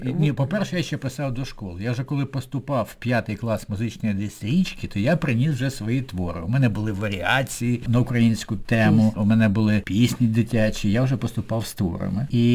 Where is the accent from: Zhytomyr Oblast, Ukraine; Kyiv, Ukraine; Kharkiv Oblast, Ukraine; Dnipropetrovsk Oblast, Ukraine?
Kyiv, Ukraine; ми, будучи обоє кияни, ми з ним зустрілися в далекій Канаді, в далекому місті Едмонтоні